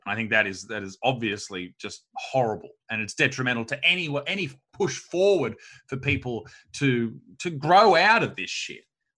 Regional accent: Newcastle, New South Wales, Australia; I'm from Newcastle, which is about 2 hours north of Sydney.

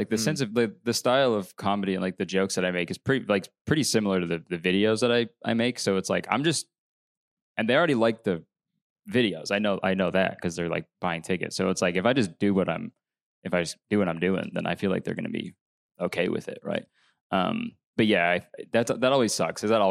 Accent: Canada; that I'm Canadian.

